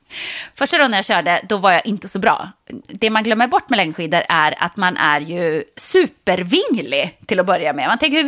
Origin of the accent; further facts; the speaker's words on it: Norrland, Sweden; born there; Jag är bara född i Norrland och har liksom åkt skidor hela livet.